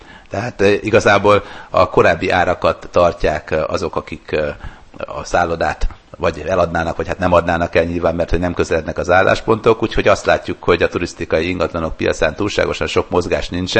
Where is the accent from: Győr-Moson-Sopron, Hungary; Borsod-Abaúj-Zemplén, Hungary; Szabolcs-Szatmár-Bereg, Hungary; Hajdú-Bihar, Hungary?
Győr-Moson-Sopron, Hungary; Sopron; born there; Sopronban születtem, tehát azért jártunk arra felé.